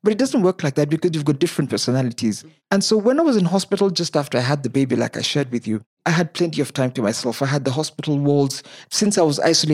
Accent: Nairobi, Kenya; born there; Yeah, I was born in Nairobi in a place called South B.

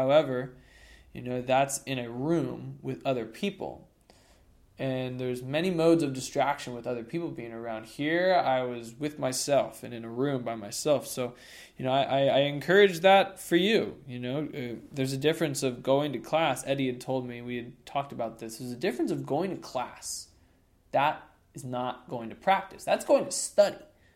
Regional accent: Boulder, Colorado, United States; There's so many amazing teachers there, and it's in my hometown of Boulder.

